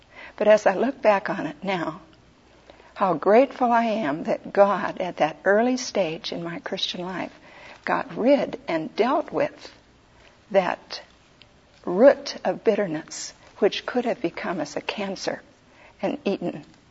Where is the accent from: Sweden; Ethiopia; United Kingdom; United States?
Sweden; accent: Swedish; English is a second language; And I still had my Swedish accent.